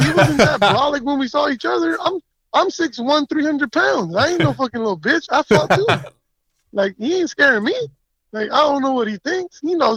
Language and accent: English; Mexico; He's from Venezuela, I grew up in Mexico